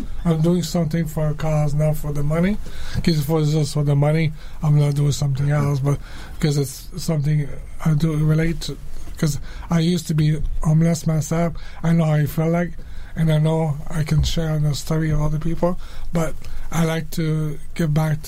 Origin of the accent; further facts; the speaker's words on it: Montreal, Quebec, Canada; because I'm from Montreal. I have no family here. They're all back east.